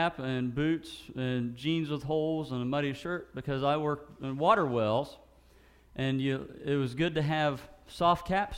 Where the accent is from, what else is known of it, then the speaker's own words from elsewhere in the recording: West Virginia, United States; if there was such thing as a McDonald's whenever I was growing up in Ritchie County, which there wasn't